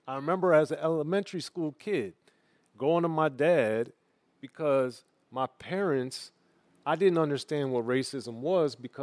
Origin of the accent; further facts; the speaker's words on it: Maryland, United States; I grew up right in between Baltimore and D.C.